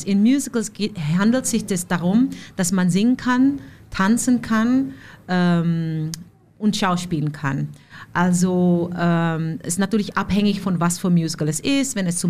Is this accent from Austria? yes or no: no; Amsterdam, North Holland, Netherlands; German is a second language; moved away as an adult; now in Germany; Ich komme aus Amsterdam, geboren und aufgewachsen in den Niederlanden. Wohne schon seit 2015 in Deutschland